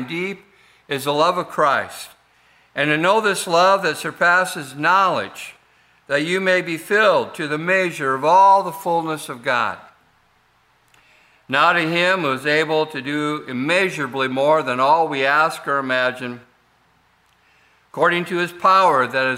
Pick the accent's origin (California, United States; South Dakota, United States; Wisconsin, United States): South Dakota, United States; and people found out I was from South Dakota, they would say, "Is that the place where those faces?"